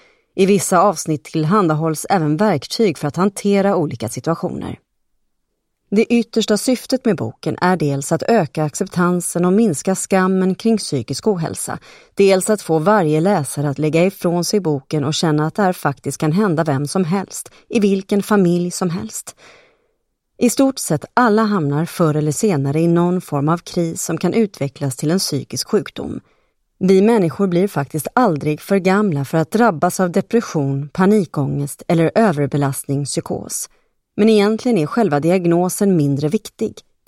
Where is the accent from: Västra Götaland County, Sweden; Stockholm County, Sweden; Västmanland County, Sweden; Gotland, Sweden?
Västra Götaland County, Sweden; Gothenburg; När jag växte upp i Göteborg spelade vi en hel del brännboll.